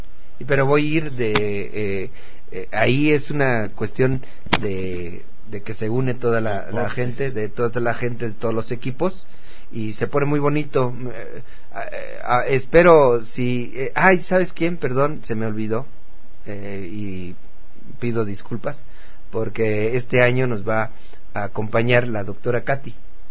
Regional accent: State of Mexico, Mexico; soy del Estado de México, donde las nubes tocan la tierra, y también hay meses en que estamos en Delicias, Chihuahua, en el municipio Vencedores del Desierto

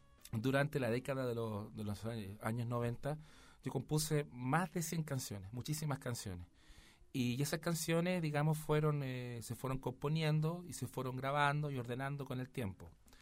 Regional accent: Chile; Yo como músico chileno agradezco mucho

